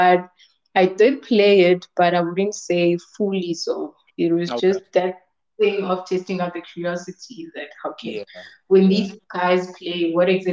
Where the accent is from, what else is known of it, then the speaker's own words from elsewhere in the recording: Johannesburg, Gauteng, South Africa; also born or lived in Limpopo; I was born in Johannesburg. So I grew up here and did my college, did my preschool, did a bit of my primary school from grade 1 until grade 3.